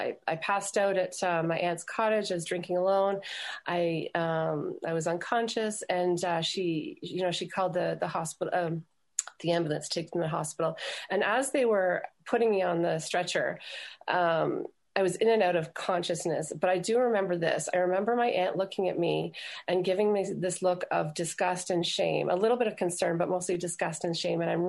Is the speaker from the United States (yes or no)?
no; Toronto, Ontario, Canada; I was born and bred in Toronto.